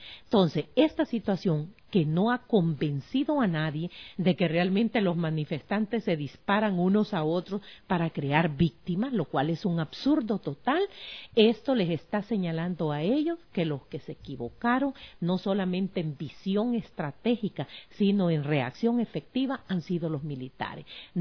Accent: Honduras; no solamente ante nosotros como hondureños

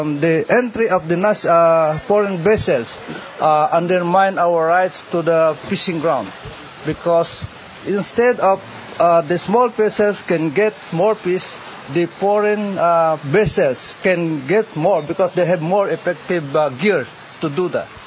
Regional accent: Philippines; English is a second language; I come from Philippines.

